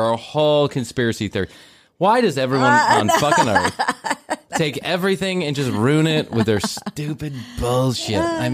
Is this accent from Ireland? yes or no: yes; Ireland; It's just kind of evened out. I'm Irish, so that's how it works.